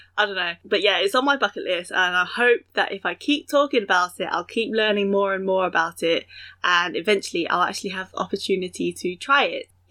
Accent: United Kingdom; born there; particularly here in the UK where I'm based. I'm British born Chinese

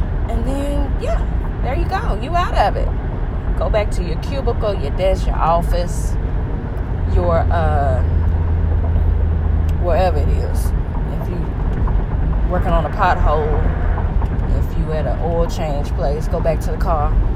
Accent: Dallas, Texas, United States; I know how to drive because I was raised in Dallas.

